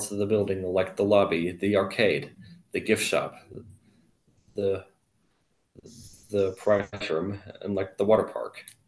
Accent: Texas, United States; I'm originally from Texas, and there were no programs like MICC near there.

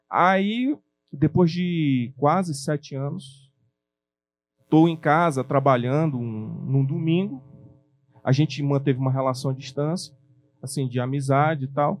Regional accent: Brasília, Federal District, Brazil; Eu sou de Brasília.

